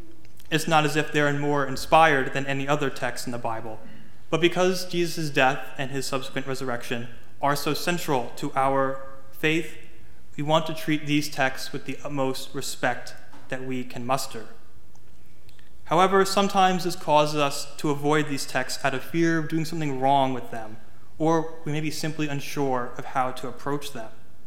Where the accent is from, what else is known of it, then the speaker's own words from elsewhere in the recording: New Jersey, United States; because I am from New Jersey, which they dubbed the armpit of America.